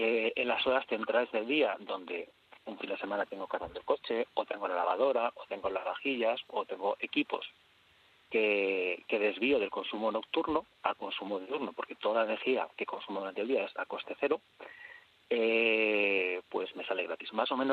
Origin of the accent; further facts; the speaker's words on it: Madrid, Community of Madrid, Spain; Yo soy de Madrid, vivo a la altura de Alcalá de Henares, en un pueblito que está muy cerca, San Pedro Lomosa